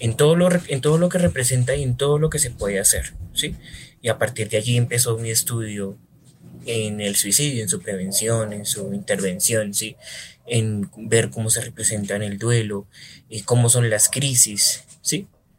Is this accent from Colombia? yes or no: yes; Colombia; soy psicólogo de Colombia